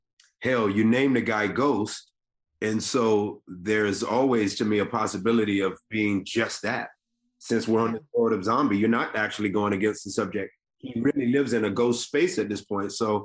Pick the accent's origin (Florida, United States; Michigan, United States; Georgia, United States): Georgia, United States; Decatur; I mean, I grew up in the deck. I grew up in Decatur, so I don't know if them niggas would come that way.